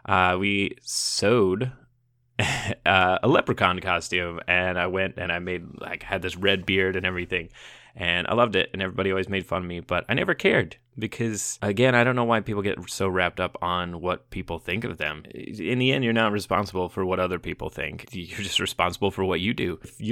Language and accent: English; Midwest, United States; Growing up in the Midwest, I had a lot of time to just dive in to find the weird things that called to me.